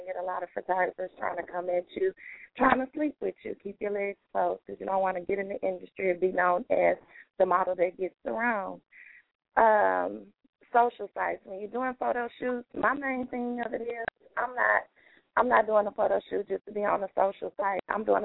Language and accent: English; Houston, Texas, United States; I guess because I'm from Houston, I've been out here, so I've pretty much gotten adjusted to it.